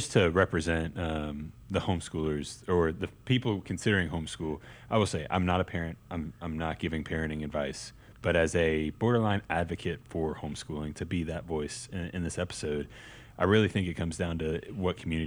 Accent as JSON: {"language": "English", "town": "Memphis", "region": "Tennessee", "country": "United States", "tie": "born or raised there", "said": "When I grew up in Memphis, I feel like homeschooling was hitting its peak"}